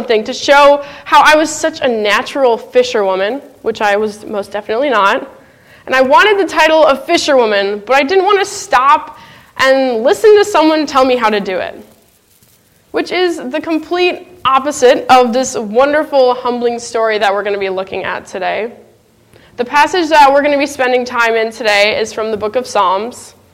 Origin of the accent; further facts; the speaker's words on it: Portage, Indiana, United States; I'm from Portage, Indiana, which is right by the lakefront